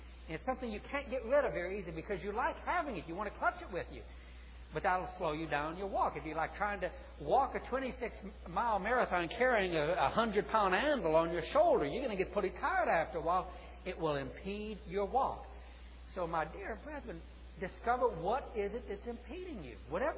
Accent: the South, United States; not just because I'm from the South

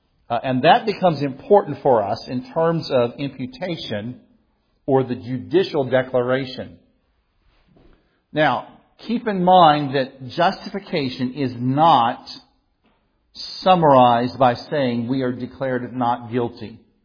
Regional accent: Missouri, United States; It's just not, maybe it's because I'm from Missouri, but it's just not used very much anymore. Reckon. Oh, I reckon.

